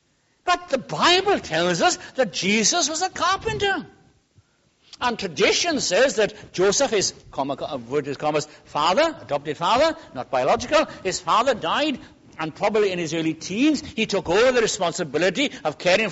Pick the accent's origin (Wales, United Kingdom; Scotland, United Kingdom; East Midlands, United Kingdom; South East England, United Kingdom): Wales, United Kingdom; now in London, United Kingdom; When I was growing up in Wales back in the 70s